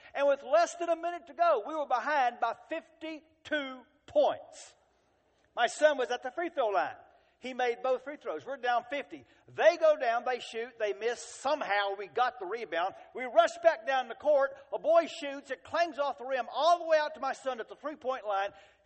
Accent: Texas, United States; We're from Central Texas.

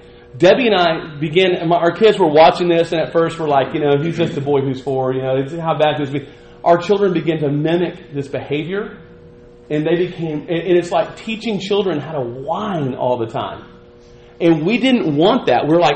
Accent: Abilene, Texas, United States; I mentioned I grew up in Abilene. There was some road construction going on right as Industrial Lane was feeding into Buffalo Gap Road, that hairpin turn over there for my Abilenians that I'm talking to.

